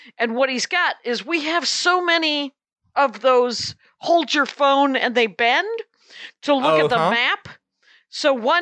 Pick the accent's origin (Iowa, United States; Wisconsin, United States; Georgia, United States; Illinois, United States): Wisconsin, United States; South Milwaukee; he set a Hero Instant game in my hometown of South Milwaukee, Wisconsin